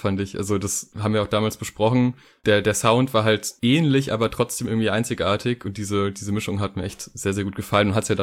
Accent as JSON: {"language": "German", "region": "North Rhine-Westphalia", "country": "Germany", "said": "ich bin auch aus NRW, deswegen, es ist natürlich nicht der Ruhrpott"}